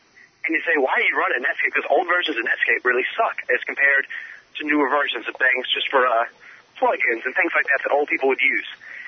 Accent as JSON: {"language": "English", "region": "the South", "country": "United States", "said": "And, we're from the South. Civil War is still being debated down here."}